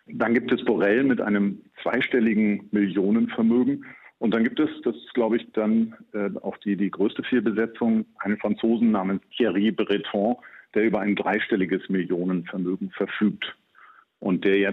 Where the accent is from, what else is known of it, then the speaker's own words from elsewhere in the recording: Lower Saxony, Germany; ich bin Niedersachse